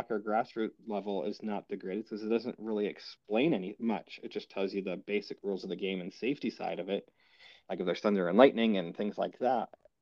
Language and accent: English; New York, United States; I'm from Northern New York.